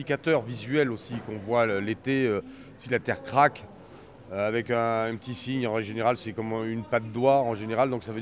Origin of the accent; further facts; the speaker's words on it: Bergerac, Nouvelle-Aquitaine, France; Bergerac.